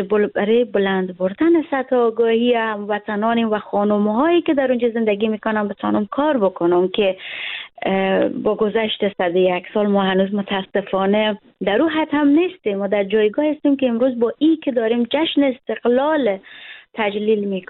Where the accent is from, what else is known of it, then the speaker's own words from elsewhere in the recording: Afghanistan; یک جوان افغان هستم و بیرون از کشورم زندگی میکنم